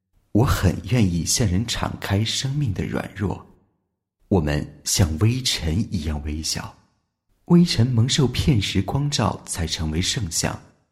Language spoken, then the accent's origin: Chinese; Chiayi, Taiwan; also born or lived in Hong Kong; 我1961年出生于香港，三岁时随父亲来到台湾嘉义开拓教会，从此在台湾落脚。虽然在基督化家庭长大